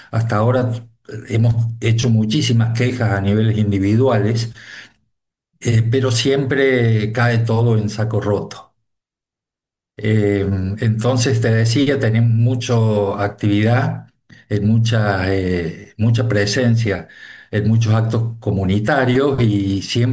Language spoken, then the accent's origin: Spanish; Córdoba, Argentina; moved away; vengo de Argentina, como te darás cuenta por mi acento.